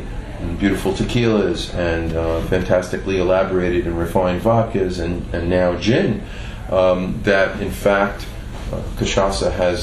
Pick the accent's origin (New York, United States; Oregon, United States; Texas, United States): New York, United States; Brooklyn; also born or lived in France; I grew up in Brooklyn, New York, perhaps tell by my accent. And but my father's French, I'm French, I lived in France for 10 years